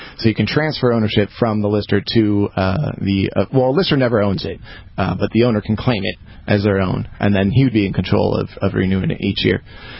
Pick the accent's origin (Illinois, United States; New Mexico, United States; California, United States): California, United States; San Diego; It's within an hour drive from my house and where I grew up in San Diego.